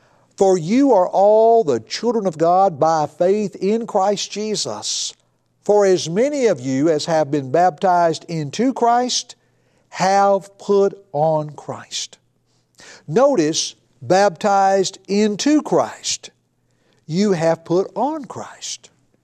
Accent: Tennessee, United States; When I was a boy, growing up in Middle Tennessee, I was near a river, creeks, and it wasn't uncommon to see a snake pay a visit.

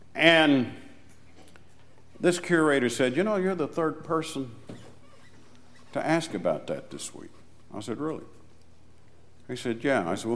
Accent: Tennessee, United States; I'm from Tennessee, and I'm here and speaking for a congregation and in a campaign

